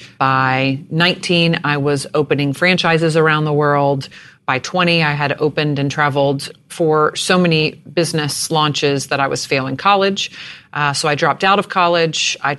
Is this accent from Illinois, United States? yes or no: no; Jacksonville, Florida, United States; born there; I was born in Jacksonville, Florida. I'm the oldest of three girls. I have two younger sisters.